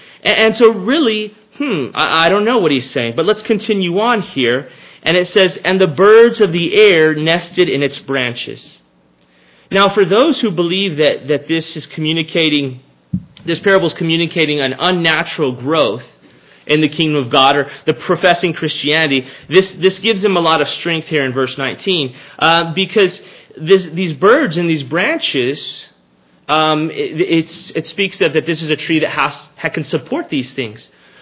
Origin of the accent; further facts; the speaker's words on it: Texas, United States; I grew up in South Texas, and we had mesquite trees.